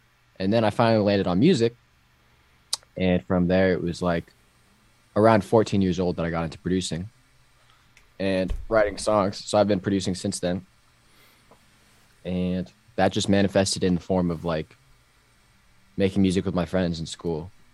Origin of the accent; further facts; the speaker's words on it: Orlando, Florida, United States; now in Los Angeles, United States; Yeah, I'm originally from Orlando, Florida.